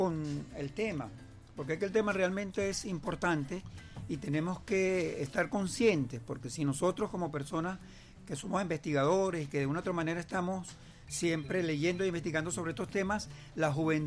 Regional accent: Venezuela; cuál es el aporte que yo como venezolano le doy al país

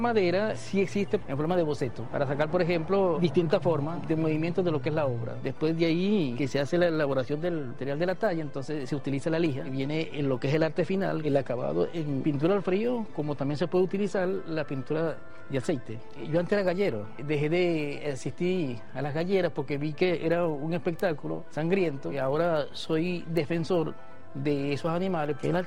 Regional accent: Cantagro, Anzoátegui, Venezuela; born there; Nací en Cantagro, estado Anzoátegui, municipio Freites.

